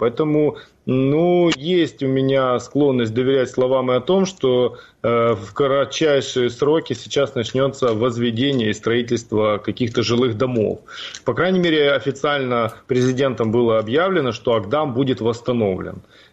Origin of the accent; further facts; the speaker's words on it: Crimea, Ukraine; Я сам вырос в Крыму